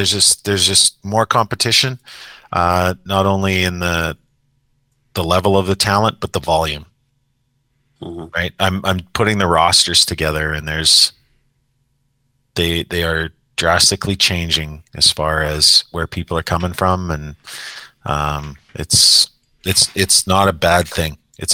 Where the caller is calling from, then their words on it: Newfoundland and Labrador, Canada; because obviously we're calling from Newfoundland